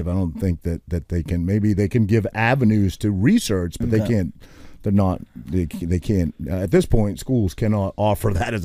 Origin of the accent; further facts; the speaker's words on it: Maine, United States; Because I'm not a Jerseyan because I grew up in Maine. Am I a Jerseyan now?